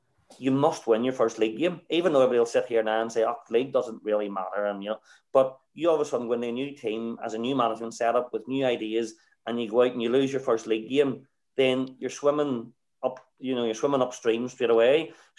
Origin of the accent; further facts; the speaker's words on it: Ireland; You know, we're all Irish males that play the game first and foremost for enjoyment.